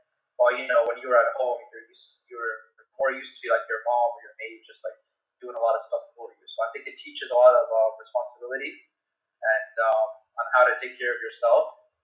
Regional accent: Saudi Arabia; now in United Arab Emirates; I'm from Saudi, which is close to the UAE, but I'm not from the UAE. That's why, I live in dorms.

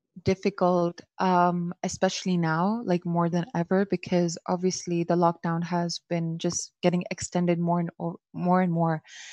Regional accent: Dubai, United Arab Emirates; I am from Pakistan, but I have been born and brought up here in Dubai.

